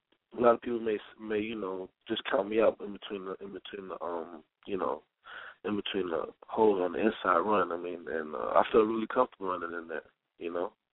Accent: New York, United States; Because, you know, a lot of times growing up in New York, you don't really know anything besides it, you know?

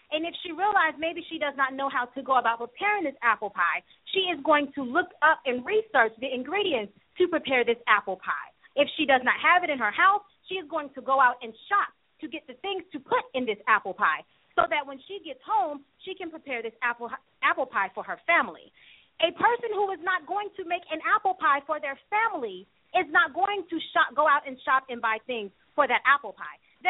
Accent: Florida, United States; Hello, Robert. … I am from Florida.

